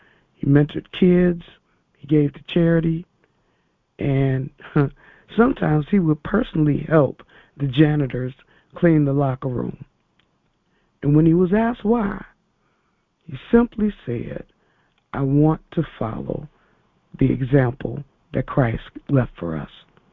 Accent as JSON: {"language": "English", "town": "Chicago", "region": "Illinois", "country": "United States", "said": "I was a really big basketball fan, I'm from Chicago."}